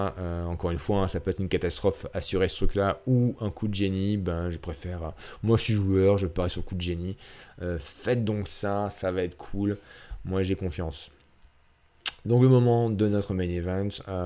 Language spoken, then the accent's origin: French; Normandy, France; puisque je suis Normand, et Normands sont connus pour pas prendre de décision quand c'est tendu comme ça.